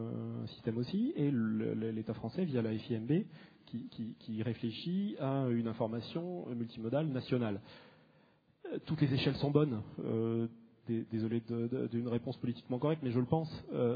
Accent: Aix-en-Provence, Provence-Alpes-Côte d'Azur, France; Alors moi, je viens d'Aix-en-Provence, la région d'Aix-Marseille. Je suis venu à Bordeaux.

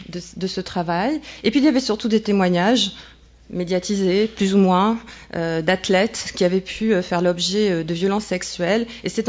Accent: Bordeaux, Nouvelle-Aquitaine, France; je suis psychiatre. Je suis devenue de Bordeaux.

